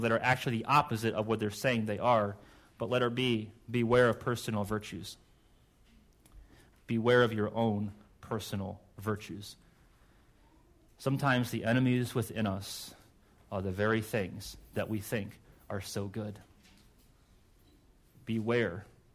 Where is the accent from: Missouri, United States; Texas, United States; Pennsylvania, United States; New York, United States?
Pennsylvania, United States; York; born there; I would rather have been born in York, Pennsylvania than Gary, Indiana.